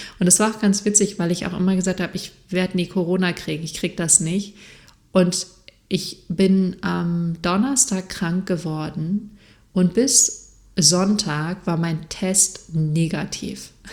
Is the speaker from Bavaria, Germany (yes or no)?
no; Freiburg, Baden-Württemberg, Germany; bei meiner ehemaligen Hausärztin aus meiner Jugend in Freiburg